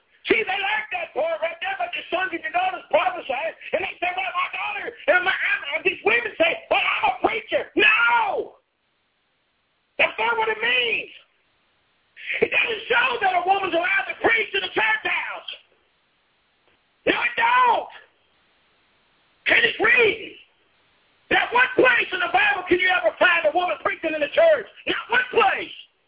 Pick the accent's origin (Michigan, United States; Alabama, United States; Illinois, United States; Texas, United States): Michigan, United States; You didn't hear about tornadoes very much when I was growing up in Michigan.